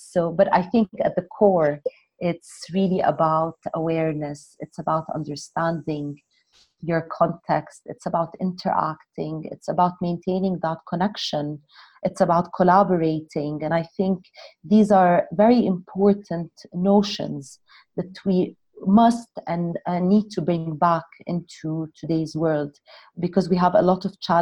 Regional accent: Jordan; because I'm both Jordanian and Palestinian. I come from Palestinian descent.

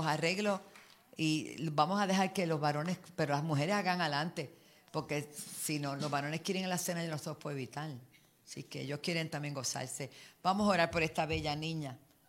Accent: Bayamón, Puerto Rico; que somos de Bayamón

